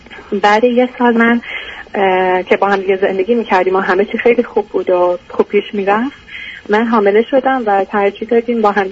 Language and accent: Persian; Iran; moved away as an adult; من تو ایران انجینیرینگ خونده بودم و بعدش هم سر کار میرفتم، تا اینکه بعد اپلای کردم اومدم از ایران بیرون و اومدم اینجا، و میشه گفت که نیوکامر بودم.